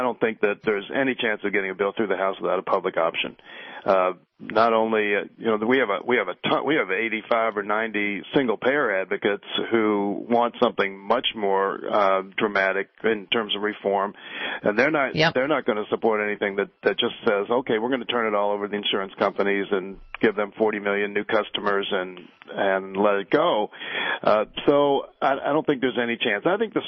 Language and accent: English; Kentucky, United States; I mean, you know, growing up in Kentucky. We have our share of that as well